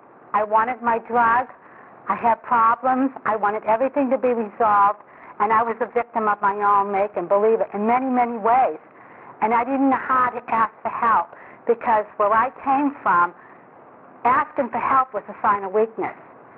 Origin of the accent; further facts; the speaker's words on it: Revere, Massachusetts, United States; I'm from Revere.